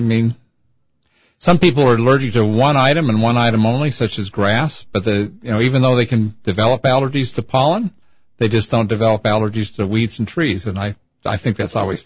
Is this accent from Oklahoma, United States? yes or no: no; Utah, United States; now in Wenatchee, United States; I grew up in Utah.